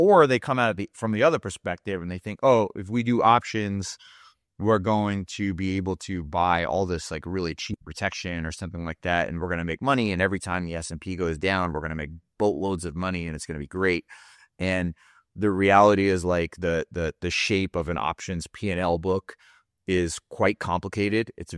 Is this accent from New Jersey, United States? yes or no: yes; New Jersey, United States; now in California, United States; I grew up in New Jersey, I was living in New York City after that, and you know, I'm Egyptian, I don't like cold weather.